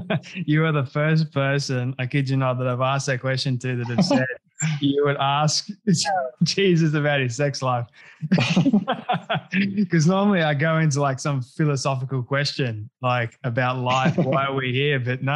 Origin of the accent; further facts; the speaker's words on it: Australia; And I'm Aussie, so.